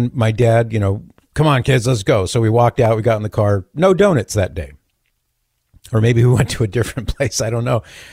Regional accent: Mission Viejo, California, United States; I grew up in Mission Viejo in Orange County.

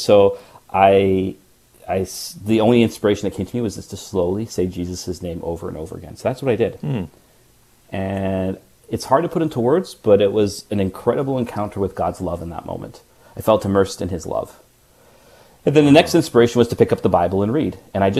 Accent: Vancouver, British Columbia, Canada; I grew up in Vancouver, and then on the mainland I went to I graduated from high school when I was 18. I decided to go to Victoria to go to university, so that's on Vancouver Island, so it's separate from Vancouver.

